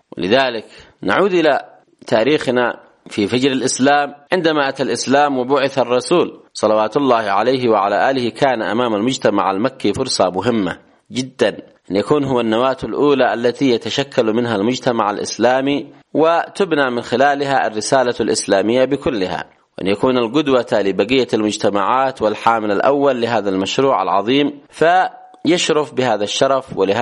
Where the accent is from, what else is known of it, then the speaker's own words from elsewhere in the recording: Yemen; بالنسبة لنا كيمنيين